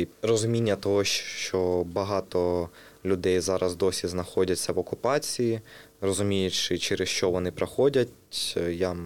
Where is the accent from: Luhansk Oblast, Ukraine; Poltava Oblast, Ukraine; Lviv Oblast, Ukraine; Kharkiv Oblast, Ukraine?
Kharkiv Oblast, Ukraine; я з Великого Боровка, це на Харківщині.